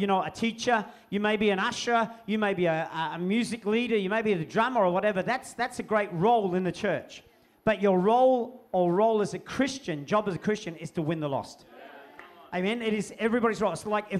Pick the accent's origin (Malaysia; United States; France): Malaysia; I mean, I come from Malaysia, man.